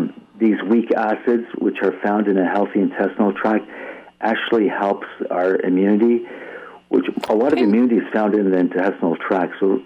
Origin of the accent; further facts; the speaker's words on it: Hamilton, Ontario, Canada; McMaster University, which is in my hometown, Hamilton, Ontario